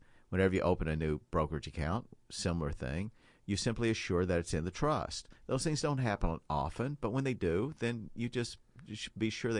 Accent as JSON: {"language": "English", "region": "Appalachia", "country": "United States", "tie": "born or raised there", "said": "other people, many of whom I grew up with in Appalachia"}